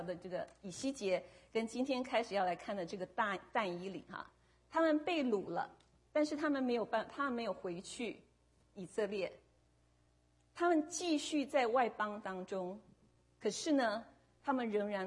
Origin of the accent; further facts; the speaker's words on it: China; 就像我们中国人的过年是在今年是在二月，对不对？